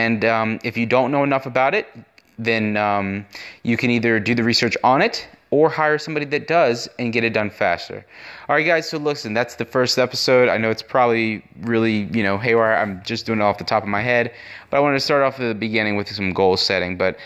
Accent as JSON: {"language": "English", "town": "Baltimore", "region": "Maryland", "country": "United States", "tie": "born or raised there", "said": "You know, especially my hometown of Baltimore"}